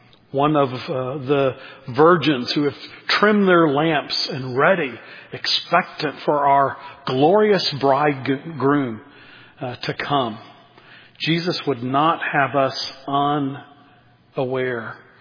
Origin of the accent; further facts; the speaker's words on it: Texas, United States; Growing up in Texas, there was a time in my high school days in which, particularly in one area of Texas, near Tyler, Texas